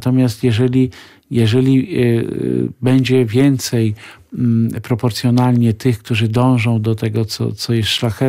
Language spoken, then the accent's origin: Polish; Biały Bór, West Pomeranian Voivodeship, Poland; moved away as an adult; now in Lublin, Poland; Tak, moje rodzinne strony to środkowe Pomorze, miejscowość Biały Bór, tam się urodziłem i tam spędziłem dzieciństwo.